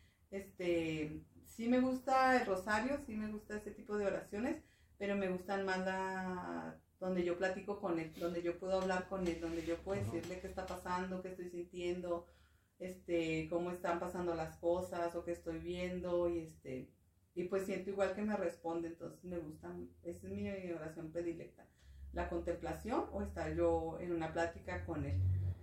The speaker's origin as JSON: {"language": "Spanish", "town": "Ciudad Juárez", "region": "Chihuahua", "country": "Mexico", "said": "vengo de Ciudad Juárez"}